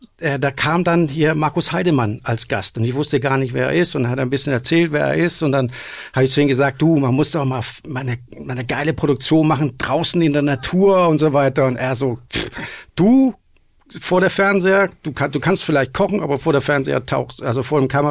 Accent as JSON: {"language": "German", "country": "Denmark", "tie": "born or raised there", "moved": "as an adult", "lives_now": "Germany", "said": "Ja, ich bin gebürtiger Däne und bin an meinen 18. Geburtstag, habe ich meine Sachen gepackt."}